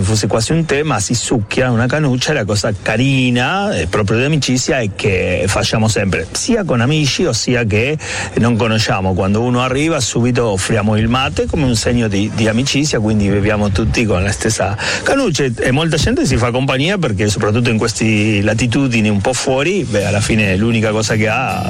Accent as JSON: {"language": "Italian", "country": "Argentina", "said": "niente, ma sì, sono argentino."}